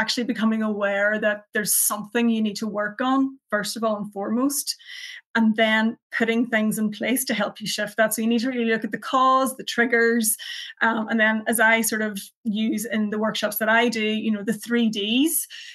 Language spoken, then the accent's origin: English; Ulster, Ireland; now in County Down, United Kingdom; I am from Donegal originally, but I'm based in County Down, so I get the best of both.